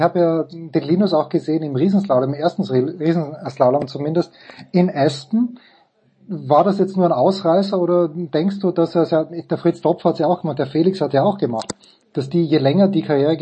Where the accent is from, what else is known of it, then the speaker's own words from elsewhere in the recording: Austria; Jetzt sage ich als Österreicher